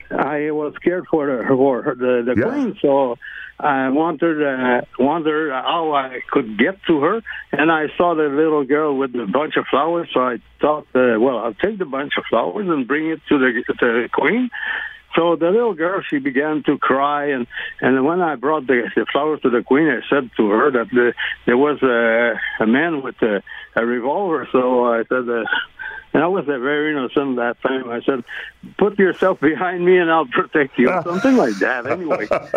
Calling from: Montreal, Quebec, Canada

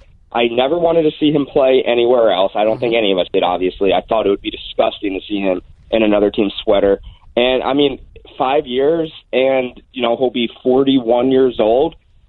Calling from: Hilton Head, South Carolina, United States; I'm coming from Hilton Head, South Carolina right now.

